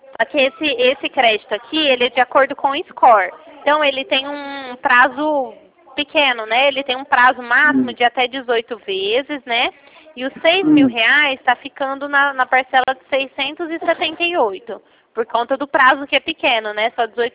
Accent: Ribeirão Preto, São Paulo, Brazil; eu sou daqui de Ribeirão Preto.

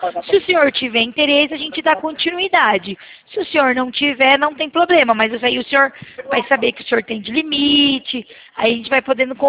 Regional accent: Limeira, São Paulo, Brazil; Não, eu sou de Limeira.

